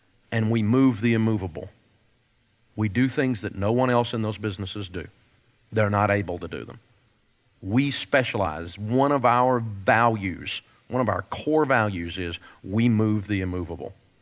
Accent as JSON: {"language": "English", "town": "Nashville", "region": "Tennessee", "country": "United States", "tie": "born or raised there", "said": "I grew up in Nashville, but I had to go look and see where Rose and Sadler was"}